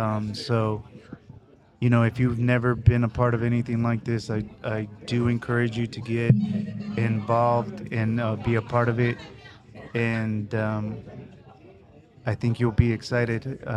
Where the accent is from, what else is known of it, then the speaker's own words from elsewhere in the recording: Stockton, California, United States; You know, I'm from Stockton. I drove by here earlier today just to see where the headquarters was going to be at, and it's right smack in the middle of downtown Stockton.